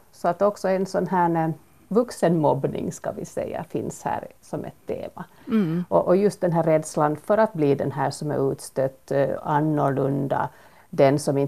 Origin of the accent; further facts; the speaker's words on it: Uusimaa, Finland; Ja, jag är nylänning